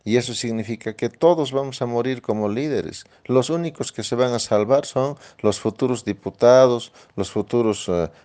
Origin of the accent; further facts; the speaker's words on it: Potosí, Bolivia; porque yo soy candidato potosino